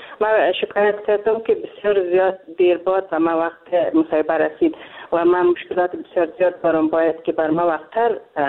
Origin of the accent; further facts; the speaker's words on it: Afghanistan; moved away; ما یک افغان هستم، اینجا مهاجر آمدیم.